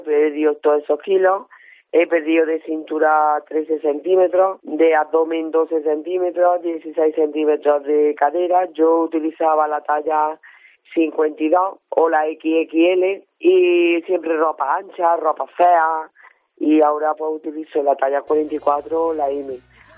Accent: Córdoba, Andalusia, Spain; para el vestido de gitana y eso, porque soy de Córdoba.

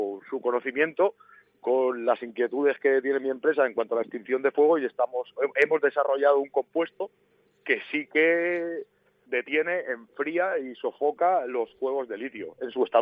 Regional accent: Alfafar, Valencian Community, Spain; now in Chirivella, Spain; Sí, soy de Chirivella. Bueno, soy de Alfafar en realidad, pero vivo en Chirivella.

